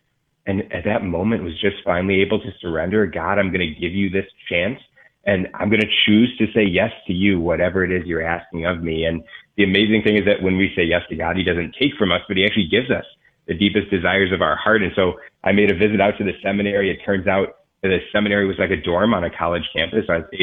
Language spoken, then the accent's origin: English; Ann Arbor, Michigan, United States; I grew up in the Ann Arbor area and grew up in a great Catholic family.